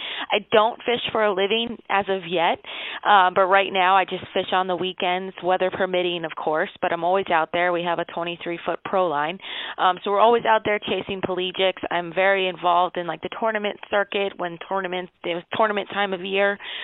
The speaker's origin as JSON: {"language": "English", "town": "Miami", "region": "Florida", "country": "United States", "tie": "born or raised there", "said": "I basically got started when I was growing up in Miami, and I was about the age of 3 when my dad started taking me fishing with him"}